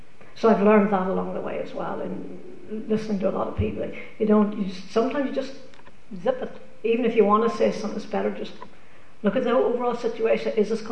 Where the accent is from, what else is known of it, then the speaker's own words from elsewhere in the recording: Northern Ireland, United Kingdom; I grew up in Northern Ireland